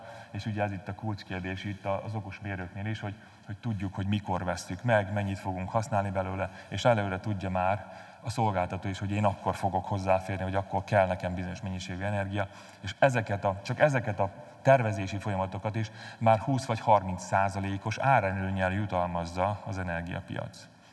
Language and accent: Hungarian; Nyírbátor, Szabolcs-Szatmár-Bereg, Hungary; hogy Nyírbátorból származok, én is nyírségi vagyok